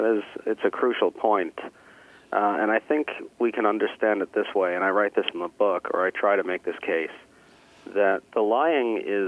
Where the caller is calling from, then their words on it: Washington, District of Columbia, United States; I'm in Washington, D.C., sir.